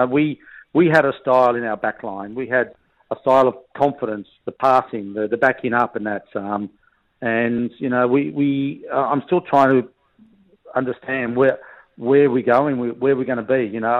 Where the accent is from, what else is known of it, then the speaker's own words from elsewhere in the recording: Queanbeyan, New South Wales, Australia; It's about growing up in Queanbeyan and not really being accepted by the establishment.